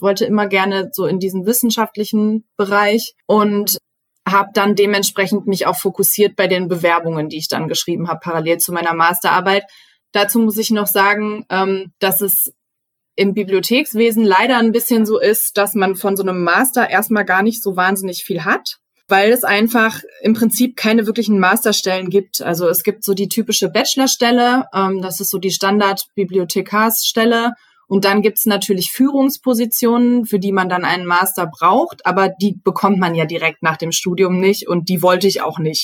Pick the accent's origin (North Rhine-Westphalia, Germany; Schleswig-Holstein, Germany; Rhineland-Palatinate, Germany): North Rhine-Westphalia, Germany; Mönchengladbach; also born or lived in Leipzig; ich komme ja aus Mönchengladbach eigentlich und hatte in der Zeit in Leipzig, obwohl ich die Stadt sehr, sehr gerne mag und mich wohlgefühlt habe